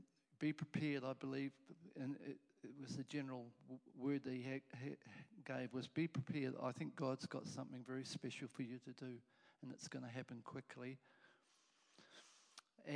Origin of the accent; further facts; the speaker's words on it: Auckland, New Zealand; I grew up in Auckland